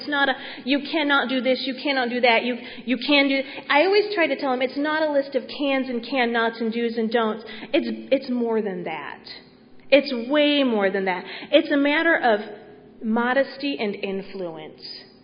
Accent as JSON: {"language": "English", "country": "United States", "said": "I am an American."}